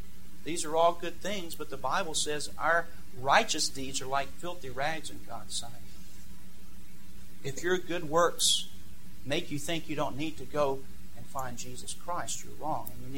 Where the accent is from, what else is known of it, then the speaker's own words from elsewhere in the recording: the South, United States; I was raised in the South and went to church most every Sunday.